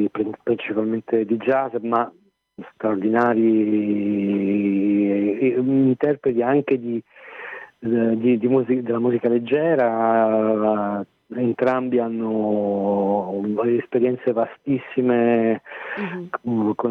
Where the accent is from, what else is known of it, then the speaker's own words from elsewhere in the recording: Campania, Italy; il mio desiderio di rendere omaggio alla musica della mia terra, ovvero la canzone napoletana